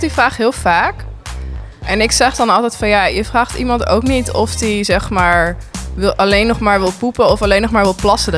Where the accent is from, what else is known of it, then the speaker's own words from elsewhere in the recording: Netherlands; Het is natuurlijk ook, het komt er ook gewoon door dat ik kom uit Nederland.